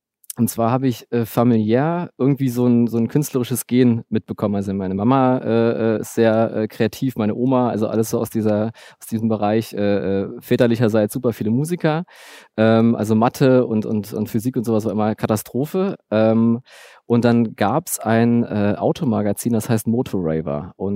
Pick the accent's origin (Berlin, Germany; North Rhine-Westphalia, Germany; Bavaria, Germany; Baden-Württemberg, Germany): Berlin, Germany; ich bin in Ostberlin groß geworden, in Hersdorf im Südteil, so Einfamilienhausgegend